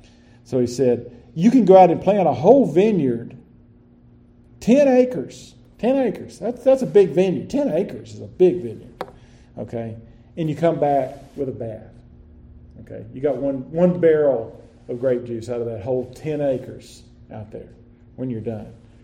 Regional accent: Lubbock, Texas, United States; growing up in Lubbock, yeah, I really noticed it because Lubbock is a good-sized city, but it's right in the middle of farms everywhere.

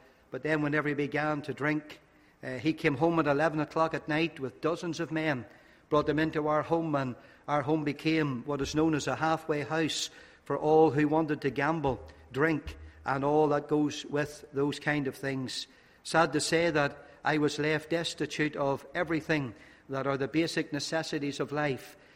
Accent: Nottingham, East Midlands, United Kingdom; born there; also born or lived in Northern Ireland; I was born in England, Nottingham. It's hard to believe, by the way, when you hear my accent now, that I was ever born in England.

